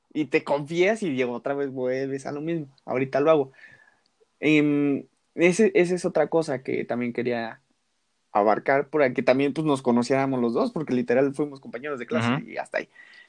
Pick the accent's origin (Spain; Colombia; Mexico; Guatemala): Mexico; somos mexicanos. Somos mexicanos